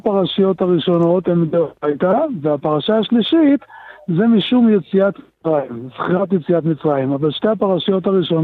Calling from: Jerusalem, Jerusalem District, Israel

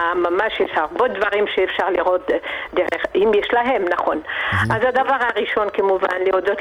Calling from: Jerusalem, Jerusalem District, Israel; אני בירושלים.

